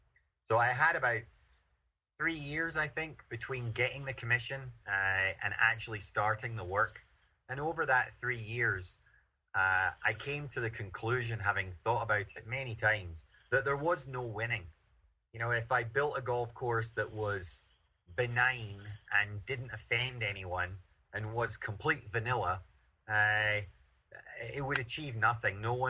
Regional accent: Scotland, United Kingdom; being a Scot, and probably I think I was the only Scot in the short list of 20

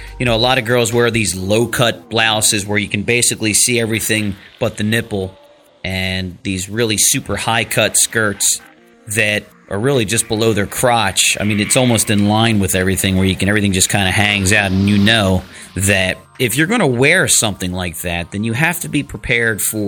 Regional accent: Philadelphia, Pennsylvania, United States; now in Atlantic City, United States; I'm actually from Philadelphia, but I live in New Jersey right outside of Atlantic City.

